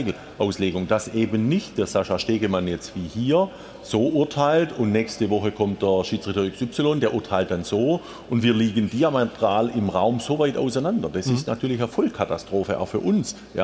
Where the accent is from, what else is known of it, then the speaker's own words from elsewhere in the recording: Baden-Württemberg, Germany; accent: Swabian; Wahrscheinlich liegt ja mein Dialekt in der schwäbischen Sprache.